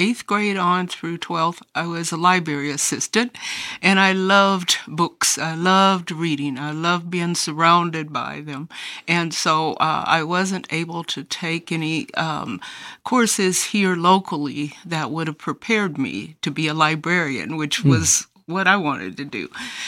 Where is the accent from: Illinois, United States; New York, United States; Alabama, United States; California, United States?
Illinois, United States; Rock Island; Right here in Rock Island. All of my life, and I'm proud of that, in the West End neighborhoods of Rock Island